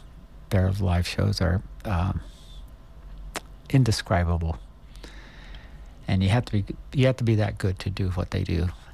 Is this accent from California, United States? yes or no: yes; California, United States; You know, I grew up in the Bay Area.